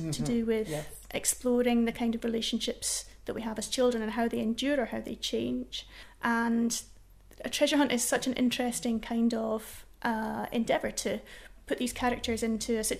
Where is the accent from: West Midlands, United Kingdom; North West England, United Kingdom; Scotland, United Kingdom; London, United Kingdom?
Scotland, United Kingdom; Edinburgh; So I'm from Edinburgh